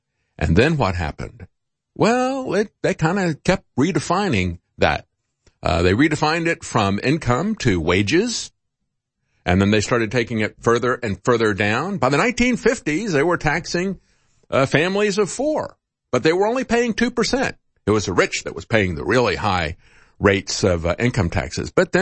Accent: Florida, United States; Quite frankly, I grew up in Florida.

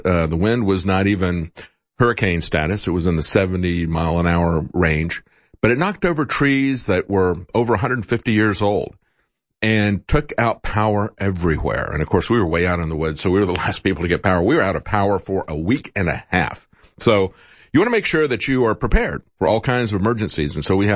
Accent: Florida, United States; I've gone through a lot of hurricanes in my life because I grew up in Florida, and typically we were not that worried about it.

